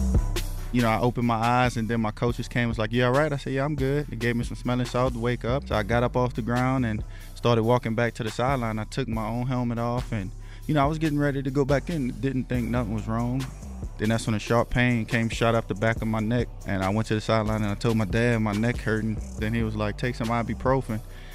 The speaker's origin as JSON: {"language": "English", "region": "Louisiana", "country": "United States", "said": "You know, I only visited LSU, you know, because that was the only school I wanted to go to, my hometown team."}